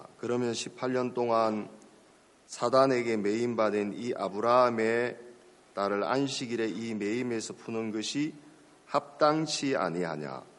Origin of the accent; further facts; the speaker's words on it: Gyeongsang, South Korea; 저는 경상도 사람이라서 표준말을 써보려고 아무리 해봐도 잘 안 됩니다